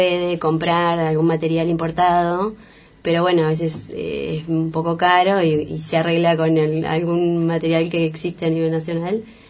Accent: San Pedro, Buenos Aires Province, Argentina; now in Villa General Belgrano, Argentina; Yo soy de San Pedro, nací en San Pedro, provincia de Buenos Aires

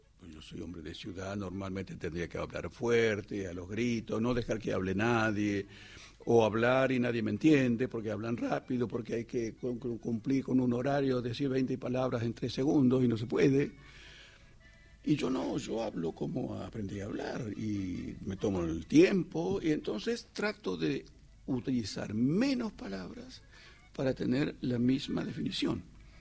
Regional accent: Buenos Aires, Argentina; born there; Yo nací en Buenos Aires, pero yo no tengo nada de la actitud del porteño, pero no porque yo sea antiporteño, yo soy nacido en Buenos Aires, conozco las buenas mañas y las otras

